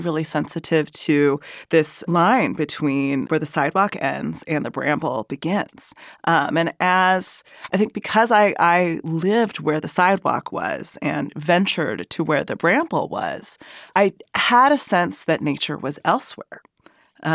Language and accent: English; Pacific Northwest, United States; So though, you know, I grew up in the Great Northwest, and I'm not someone who just wants to go out in it.